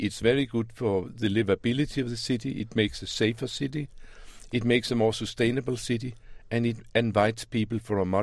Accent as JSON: {"language": "English", "country": "Denmark", "second_language": "English", "said": "I come from Europe. I'm from Denmark, and I work quite a bit in Europe."}